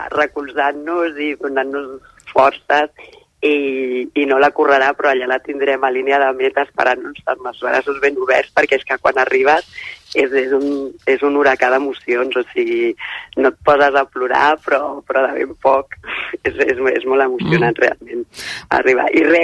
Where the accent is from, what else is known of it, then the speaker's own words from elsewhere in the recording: Catalonia, Spain; per als que venim de Catalunya, que no estem acostumats a aquest temps tan humit